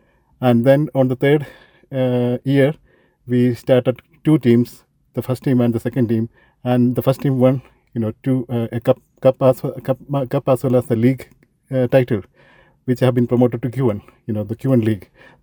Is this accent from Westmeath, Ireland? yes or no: no; Letterkenny, County Donegal, Ireland; because we are from Letterkenny, we always wanted a club from Letterkenny so that we can prosper our own kids, right?